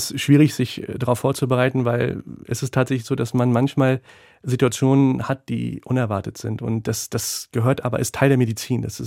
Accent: Germany; Also ich sehe mich auch als Deutscher, also ich bin Deutscher und jemand mit pakistanisch-indischen Wurzeln, aber ich stehe zu meiner Heimat hier in Deutschland.

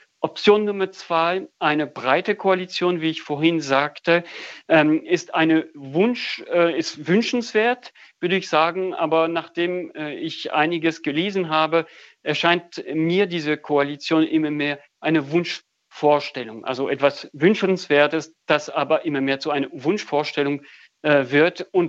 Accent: France; das entspricht tatsächlich dem, was ich als Franzose erlebt habe

